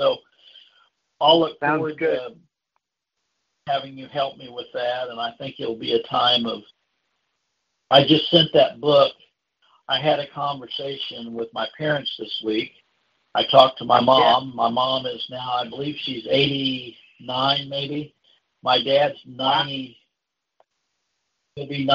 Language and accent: English; Overland Park, Kansas, United States; So, that's where I was brought up. I was raised in Overland Park, Kansas. That's where I went to school.